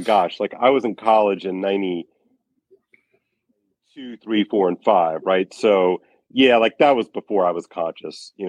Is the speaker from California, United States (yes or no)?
no; Louisiana, United States; And then I go to LSU my freshman year. I'm from Louisiana.